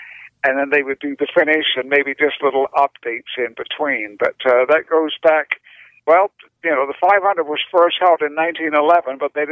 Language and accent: English; United Kingdom; I'm actually British, although it doesn't sound like it anymore.